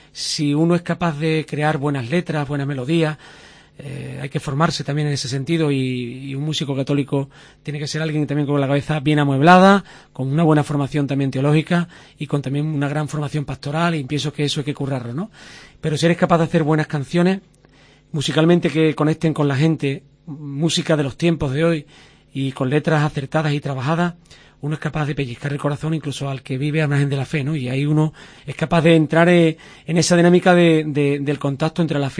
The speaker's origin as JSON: {"language": "Spanish", "town": "Huelva", "region": "Andalusia", "country": "Spain", "said": "nosotros somos de Huelva, y allí estuve 4 años estudiando el bachillerato"}